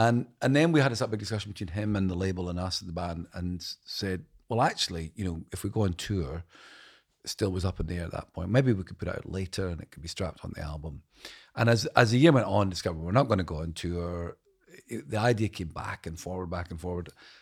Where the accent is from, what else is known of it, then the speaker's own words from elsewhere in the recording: Dundee, Scotland, United Kingdom; Well, it's become that. It's interesting you ask. I mean, on the last record, I went back to kind of memories I had as a child.